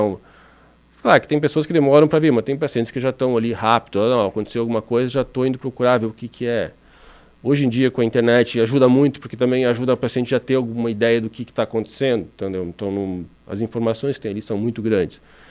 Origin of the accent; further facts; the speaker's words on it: Rio Grande do Sul, Brazil; moved away as an adult; also born or lived in Rio de Janeiro; now in Timbó, Brazil; Minha história, eu sou gaúcho.